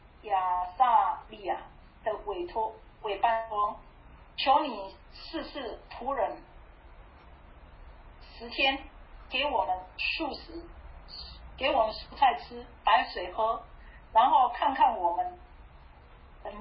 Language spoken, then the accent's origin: Chinese; Taiwan; 我记得我们小的时候在台湾。